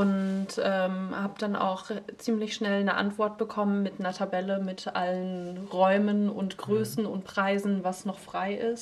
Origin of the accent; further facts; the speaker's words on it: Siegen, North Rhine-Westphalia, Germany; ich komme ursprünglich aus Siegen, aus Nordrhein-Westfalen. Also da bin ich geboren und aufgewachsen in der Nähe, in so einem kleinen Dorf. Mhm. Und habe dann an der Uni Siegen Kunst und Sozialwissenschaften auf Lehramt studiert.